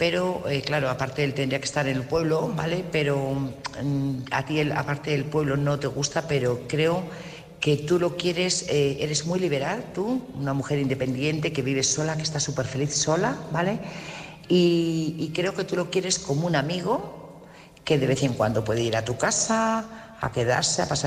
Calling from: Burgos, Castile and León, Spain; corresponsal de Burgos.

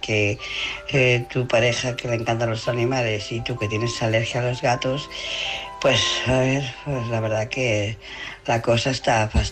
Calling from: Barcelona, Catalonia, Spain; de Barcelona. Mi mensaje es para

